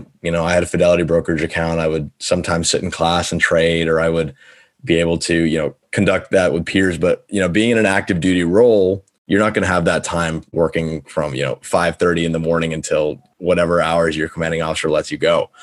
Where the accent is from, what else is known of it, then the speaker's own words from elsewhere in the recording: New Hampshire, United States; also born or lived in India; So I grew up in New Hampshire. Parents emigrated here back in 97 from India, and I was actually born there.